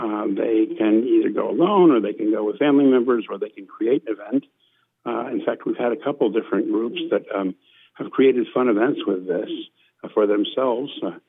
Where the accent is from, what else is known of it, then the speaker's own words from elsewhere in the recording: Washington, District of Columbia, United States; moved away as an adult; I grew up actually on the East Coast in Washington, D.C. I moved to Oregon in 2003.